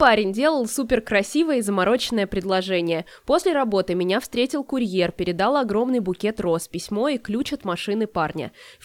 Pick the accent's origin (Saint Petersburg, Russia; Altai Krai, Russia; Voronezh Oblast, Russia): Voronezh Oblast, Russia; Voronezh; а потом оказалось, что мы из Воронежа, из ее города